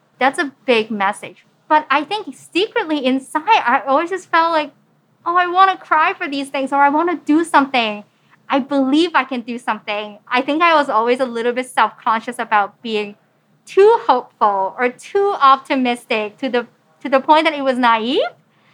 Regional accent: Hong Kong; born there; I was born in Hong Kong and I was born to parents who are either immigrants from China or their parents were immigrants from China.

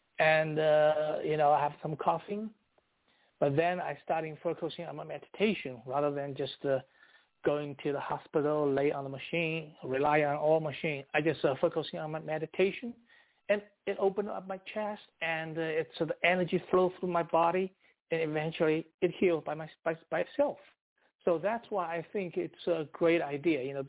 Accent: China; moved away as an adult; now in United States; Actually, I come from China, you know, and then I come to the United States to the postgraduate program.

